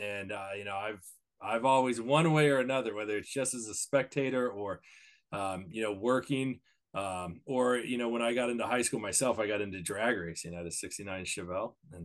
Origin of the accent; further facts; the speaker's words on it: Colorado, United States; also born or lived in Oklahoma; when I was born, I had a dad who was racing and he raced for a little bit after I was born. And then we moved away from Oklahoma, moved to Colorado